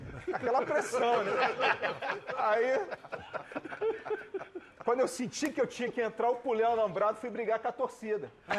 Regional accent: Rio Grande do Sul, Brazil; que eu sou gaúcho também.

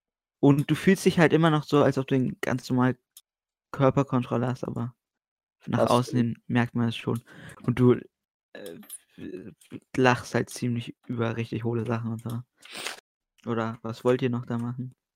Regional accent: Hamburg, Germany; ich bin 17, ich komme aus Hamburg

